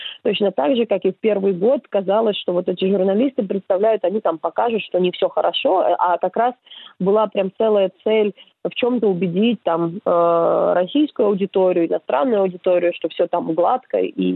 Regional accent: Kyiv, Ukraine; здравствуйте, я из Киева

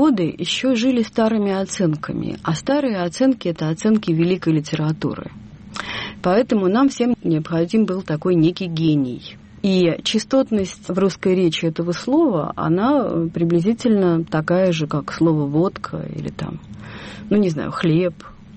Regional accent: Saint Petersburg, Russia; я родилась в Питере и жила в Ленинграде.

